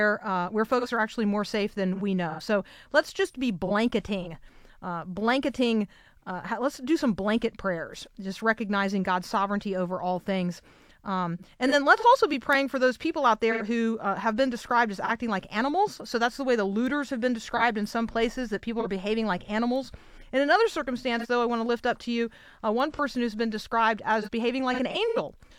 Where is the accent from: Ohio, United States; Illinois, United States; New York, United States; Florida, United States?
Florida, United States; Tampa; Jesse Rojo is easy for me because I grew up in Tampa